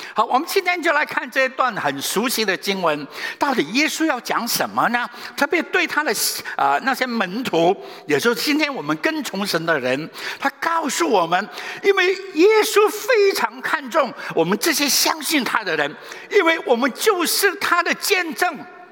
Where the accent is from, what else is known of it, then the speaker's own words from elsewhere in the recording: Vietnam; accent: Nanyang; also born or lived in Hong Kong; now in Sydney, Australia; 我是越南华侨，所以你听我的腔调呢，有一些怪怪的，就是南洋的腔调。然后我们在1974年有机会，上帝就把我们带到香港去。